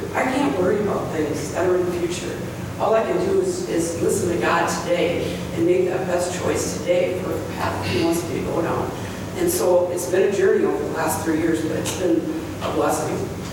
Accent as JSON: {"language": "English", "region": "Minnesota", "country": "United States", "said": "I'm from Minnesota. I'm here visiting my sister"}